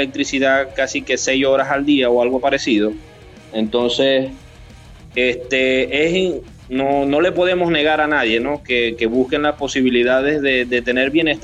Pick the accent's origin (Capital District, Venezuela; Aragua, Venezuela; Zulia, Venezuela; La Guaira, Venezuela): Zulia, Venezuela; Maracaibo; estamos muy orgullosos de decir que somos de Venezuela, que somos del estado Zulia y que somos de Maracaibo.